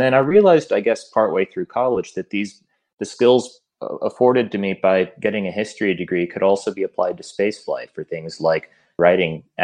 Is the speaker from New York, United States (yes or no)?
no; Florida, United States; I'm from Central Florida, and I grew up just an hour or two from Kennedy Space Center and Cape Canaveral